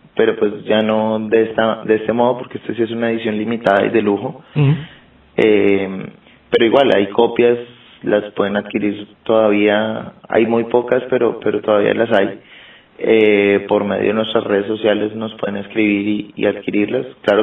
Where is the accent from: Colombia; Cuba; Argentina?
Colombia; born there; pues en Colombia, que es mi país natal